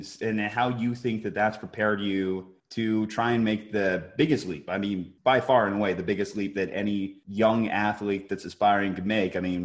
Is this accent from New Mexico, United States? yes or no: yes; Albuquerque, New Mexico, United States; I'm from Albuquerque, New Mexico, and I can say that it's not just Walter White's Methods game brewed out there.